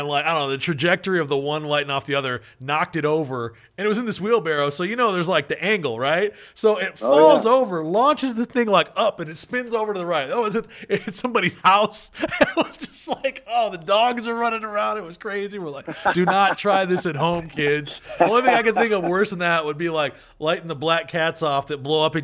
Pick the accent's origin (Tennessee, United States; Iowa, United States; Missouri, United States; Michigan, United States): Michigan, United States; Where I grew up in Michigan, you could light off anything you wanted. It was all legit.